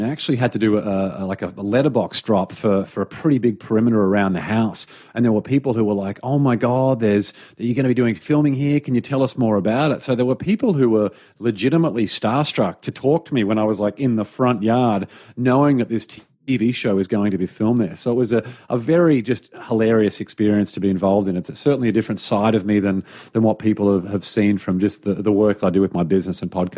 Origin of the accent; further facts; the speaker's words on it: Australia; now in United States; So I'm more Aussie than ever despite being based in the US.